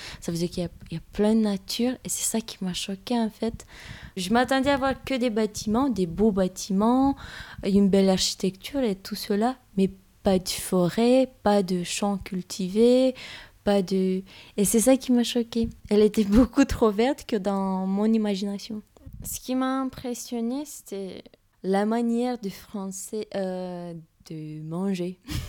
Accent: Moldova; j'ai 26 ans et je viens de Moldavie.

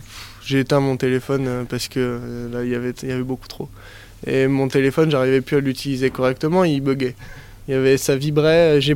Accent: Rennes, Brittany, France; ici chez moi à Rennes

